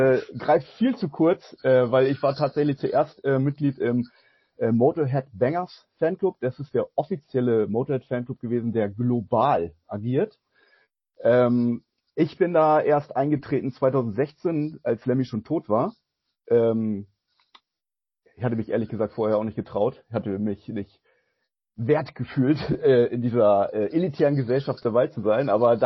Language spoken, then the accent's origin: German; Uelzen, Lower Saxony, Germany; aus der Stadt Uelzen, wo ich herkomme